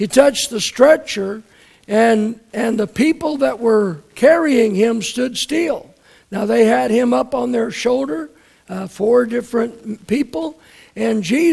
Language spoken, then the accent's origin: English; Kentucky, United States; When I was growing up in Kentucky, they set up overnight with people who had passed and brought them to the house